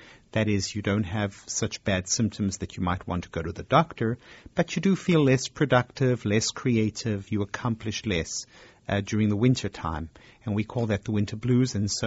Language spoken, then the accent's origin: English; South Africa; moved away as an adult; now in New York City, United States; Well, I came myself from South Africa to New York City to do my psychiatric residency